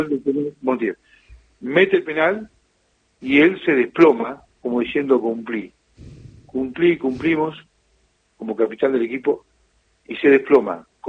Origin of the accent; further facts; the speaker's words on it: Argentina; Pero como buen futbolero esperamos que sea campeón mundial, ¿no?, como argentino.